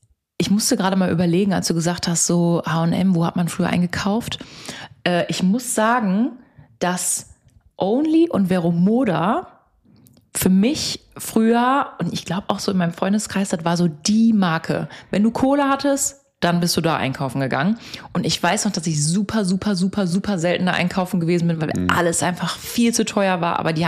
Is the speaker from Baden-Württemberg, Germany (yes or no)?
no; Bocholt, North Rhine-Westphalia, Germany; auch wenn ich nochmal so hier in der Stadt bin oder bei uns zu Hause in Bocholt, das ist der letzte Laden.